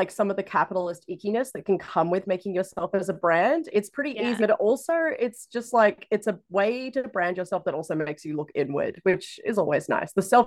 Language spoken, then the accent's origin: English; Australia; because I'm Australian